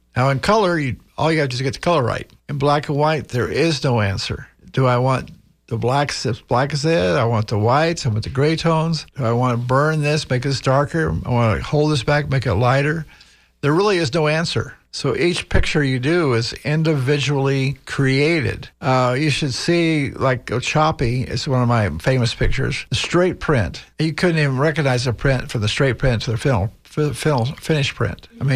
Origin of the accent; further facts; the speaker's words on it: California, United States; Oh, yeah. Because I'm from California, and probably every few years.